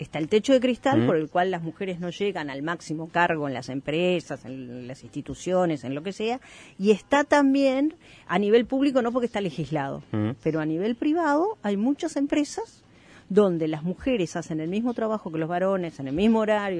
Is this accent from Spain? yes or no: no; Monte Grande, Buenos Aires Province, Argentina; moved away as an adult; Yo viví en Argentina hasta que tenía 27 años y viajaba en el tren todos los días de Montegrande a Buenos Aires.